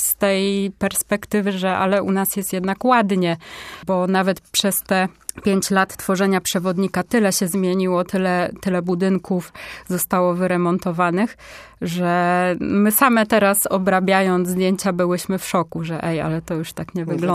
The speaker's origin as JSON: {"language": "Polish", "town": "Poznań", "region": "Greater Poland Voivodeship", "country": "Poland", "said": "Jestem poznanianką, nie chcę opuszczać tego miasta."}